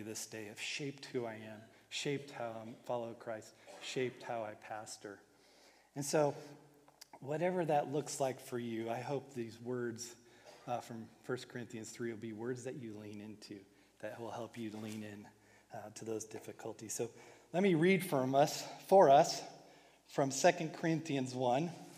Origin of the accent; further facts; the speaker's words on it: California, United States; I'm originally from California, so you'll maybe hear me say you guys and you all, because I'm a confused Texan Californian